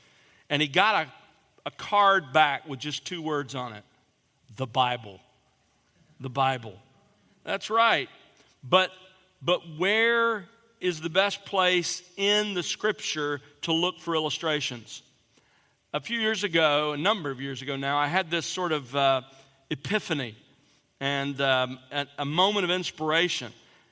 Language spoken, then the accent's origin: English; Alabama, United States; And in my case, I grew up in South Alabama